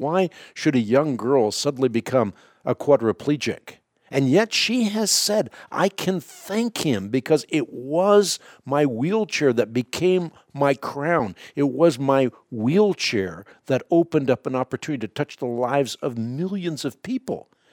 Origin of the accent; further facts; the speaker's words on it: Netherlands; first language Dutch; English is a second language; I'm Dutch, and so that's my first language.